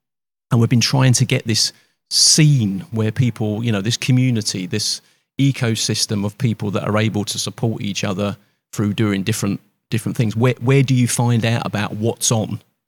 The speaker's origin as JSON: {"language": "English", "region": "London", "country": "United Kingdom", "said": "because I'm from the East End of London, so I can remember"}